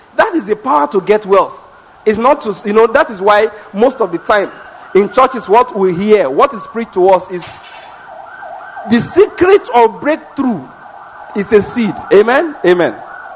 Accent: Ondo, Nigeria; You know, in my hometown, well, not really my hometown, but that's where we live. That's where I grew up, okay? There is a school there where people send their children from Lagos. This is Ondo State.

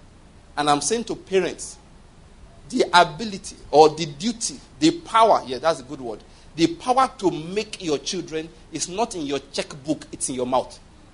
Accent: Nigeria; We are human beings. We are all Nigerian citizens.

